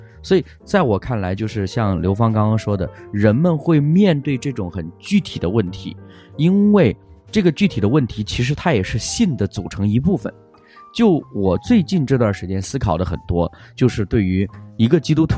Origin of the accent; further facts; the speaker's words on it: China; 因为即便是像我们作为中国人哈